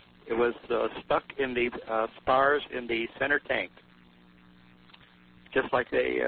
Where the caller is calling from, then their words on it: Las Vegas, Nevada, United States; I'm from Las Vegas.